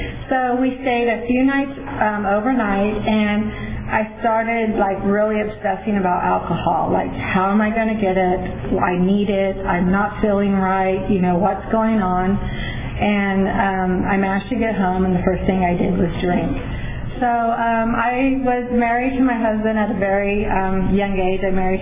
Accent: Porterville, California, United States; I was born and raised in Porterville.

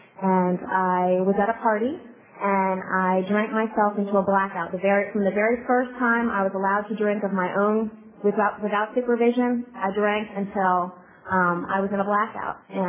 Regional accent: Washington, District of Columbia, United States; born there; I am from America. I was born in Washington, D.C. I came from an upper middle class family.

